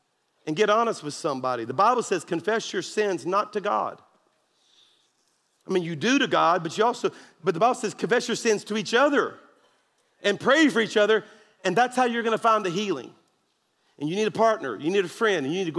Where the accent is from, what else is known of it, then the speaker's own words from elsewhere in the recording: Louisiana, United States; I'm from South Louisiana, and I love it, right?